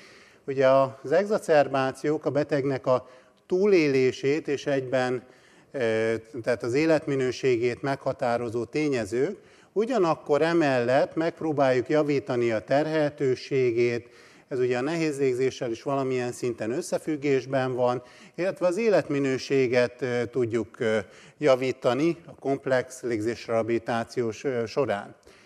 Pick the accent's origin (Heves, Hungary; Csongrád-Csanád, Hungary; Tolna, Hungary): Csongrád-Csanád, Hungary; Szeged; born there; Szeged mindig közel állt a szívemhez, ugyanis itt születtem, illetve itt dolgoztam 15 évig.